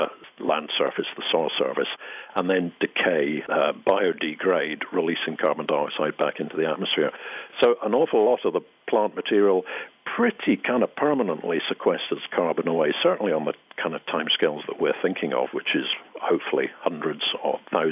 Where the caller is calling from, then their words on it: Scotland, United Kingdom; And I'm speaking from Scotland, where we have enormous peat deposits.